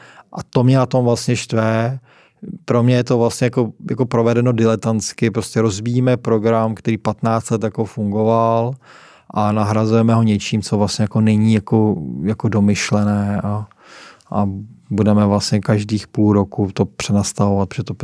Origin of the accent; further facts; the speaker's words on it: Plzeň, Plzeň Region, Czechia; já jsem z Plzně